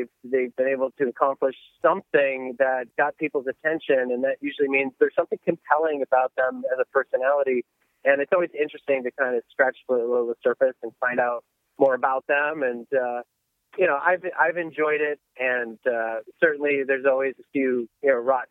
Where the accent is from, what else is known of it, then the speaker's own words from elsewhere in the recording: Buffalo, New York, United States; I had that background as a kid growing up in Buffalo, New York